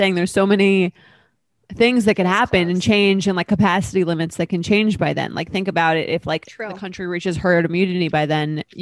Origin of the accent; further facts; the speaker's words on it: New York, United States; And I'm from New York, so I don't, it feels very exotic, even if it's not, if you're from like California or something.